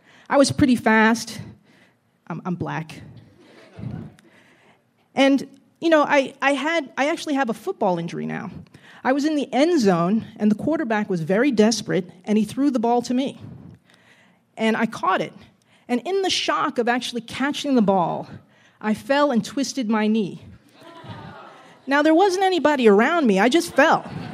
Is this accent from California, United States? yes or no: no; Jersey City, New Jersey, United States; And growing up in Jersey City in the 70s, we didn't get to play outside much.